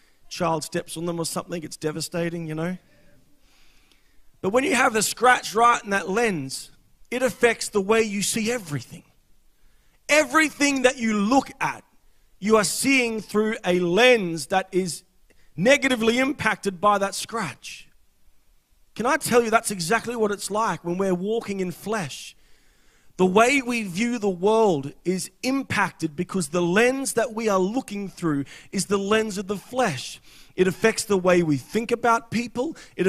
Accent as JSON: {"language": "English", "town": "Brisbane", "region": "Queensland", "country": "Australia", "tie": "born or raised there", "also_born_or_lived": "Caloundra", "said": "I was originally from Queensland, and I spent weekdays with my mother in Brisbane, south of Brisbane. But I would spend my weekends with my father. He lived on the Sunshine Coast in Caloundra."}